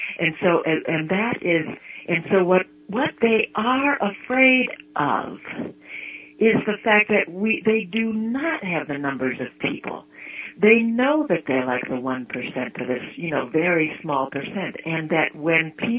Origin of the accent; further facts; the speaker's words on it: Michigan, United States; You know, I grew up in Michigan. Why wasn't Detroit rich?